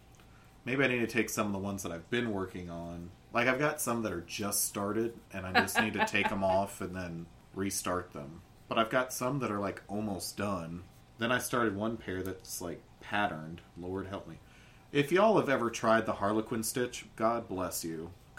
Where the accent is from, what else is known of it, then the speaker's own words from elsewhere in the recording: Illinois, United States; I'm from Southern Illinois. There's nothing there to add flavor to my background.